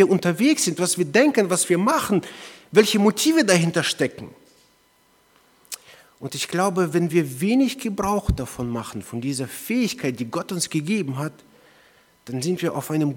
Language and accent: German; Heidelberg, Baden-Württemberg, Germany; Wir kommen aus Heidelberg.